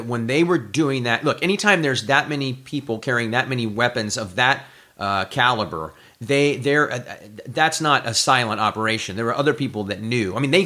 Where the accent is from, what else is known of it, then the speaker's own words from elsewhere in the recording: Midwest, United States; It was like a Midwest, or, I mean, I'm from the Midwest.